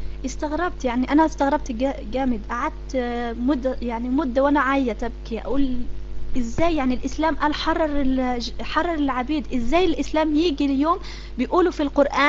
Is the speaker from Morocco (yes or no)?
yes; Morocco; انا مغربية